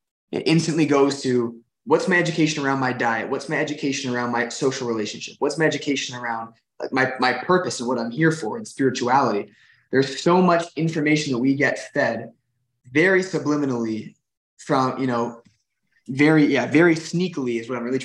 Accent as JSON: {"language": "English", "country": "Canada", "said": "I'm from Canada."}